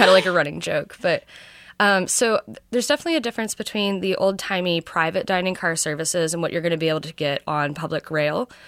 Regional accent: Kentucky, United States; also born or lived in Texas; You know, I grew up in Kentucky, moved to Texas, so not really known for its fresh lobsters.

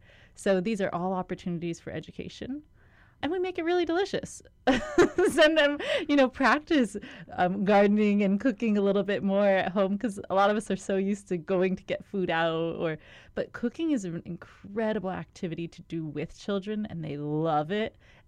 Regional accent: Hawaii, United States; Growing up on Kauai, I love nature. I love everything about the world.

